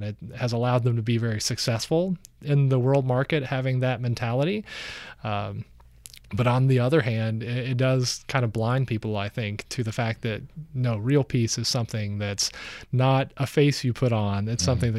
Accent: Georgia, United States; I'm from Georgia. It's very green in Georgia compared to Israel.

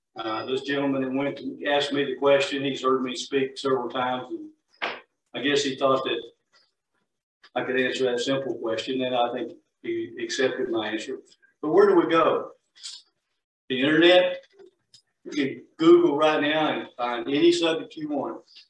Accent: Georgia, United States; I'm from down in Georgia. I'm from down South. I grew up in North Georgia, so almost Georgia friends call me a Yankee.

